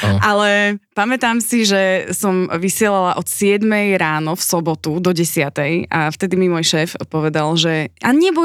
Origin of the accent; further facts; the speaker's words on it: Závažná Poruba, Žilina Region, Slovakia; som zo Závažnej poruby, čo je rodisko Milana Rufusa